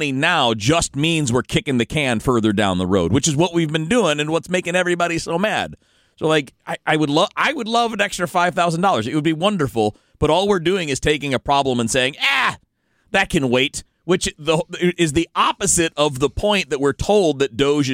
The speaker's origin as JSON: {"language": "English", "country": "Canada", "tie": "born or raised there", "said": "Legitimate tip from growing up in the Great White North."}